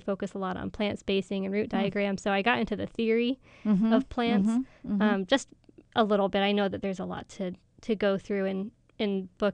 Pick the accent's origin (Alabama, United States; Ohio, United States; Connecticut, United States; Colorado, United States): Connecticut, United States; I grew up in Connecticut, mm-hmm. and now I'm kind of learning about Connecticut climate